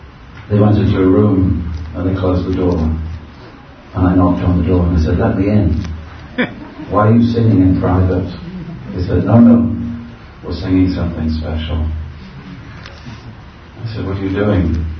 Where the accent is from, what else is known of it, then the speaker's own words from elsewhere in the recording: London, United Kingdom; I'm from London